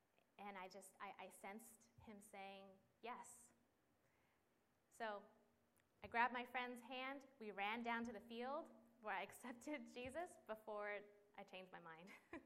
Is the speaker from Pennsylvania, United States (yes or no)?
no; San Diego, California, United States; For those of you who know San Diego, I'm from San Diego, Jack Murphy Stadium.